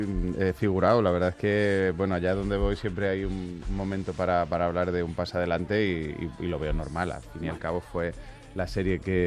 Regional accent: Málaga, Andalusia, Spain; accent: Andalusian; las hago con gente de Málaga y las hacemos en andaluz, digamos, o sea, con nuestro acento, pues estoy como más acentoso.

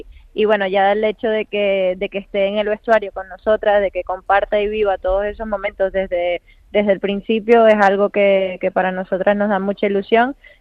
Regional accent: Venezuela; yo nunca me voy a quejar de mi fanaticada venezolana. En mi país me apoya muchísimo

